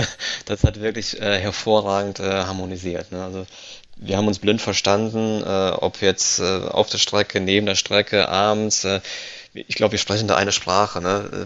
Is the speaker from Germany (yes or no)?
no; Italy; Aber ja, mit beiden Damen, was soll ich sagen als Italiener?